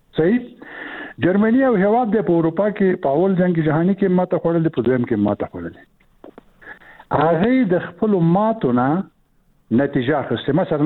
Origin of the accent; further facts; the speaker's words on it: Afghanistan; موږ افغانان